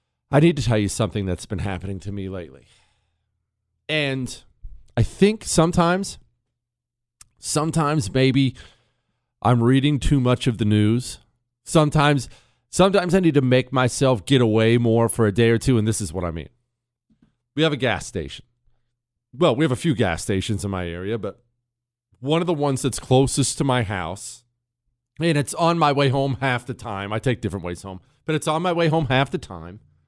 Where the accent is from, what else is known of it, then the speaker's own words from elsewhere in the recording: United States; Yes, right, I am judging because I'm an American